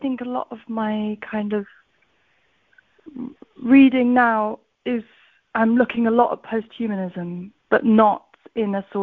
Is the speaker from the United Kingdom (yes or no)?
yes; South West England, United Kingdom; I grew up in South Devon, which is the south of England, and it's very rural and very kind of overgrown and forested, and it's an area of temperate rainforest